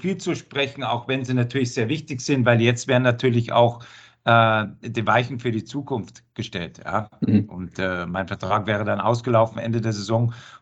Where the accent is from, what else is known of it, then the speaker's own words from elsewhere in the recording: Bavaria, Germany; now in Frankfurt, Germany; Wo ich herkomme, in Bayern immer viel